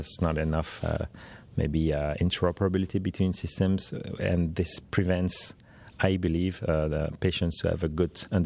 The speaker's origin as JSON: {"language": "English", "country": "Belgium", "said": "I'm from Belgium in Europe, so we have the GDPR coming"}